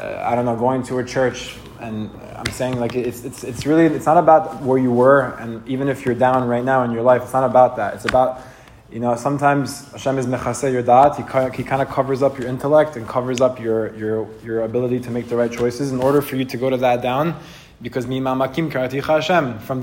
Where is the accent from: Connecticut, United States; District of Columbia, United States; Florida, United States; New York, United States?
New York, United States; also born or lived in Israel; I'm from New York